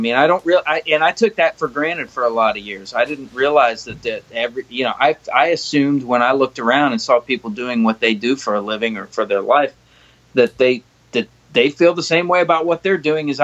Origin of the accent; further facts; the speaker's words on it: Columbus, Ohio, United States; Columbus, Ohio.